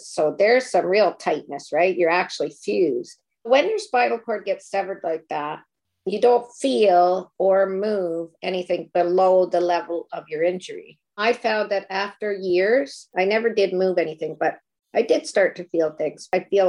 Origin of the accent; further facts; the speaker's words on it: Lindsay, Ontario, Canada; I came from Lindsay, Ontario, a small town north of Toronto